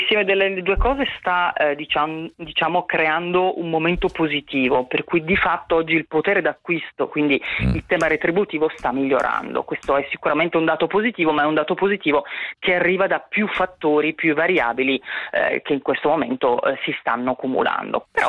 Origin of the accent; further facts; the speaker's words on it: Veneto, Italy; moved away; da veneta originaria, sulla quale rientro magari solo qualche weekend.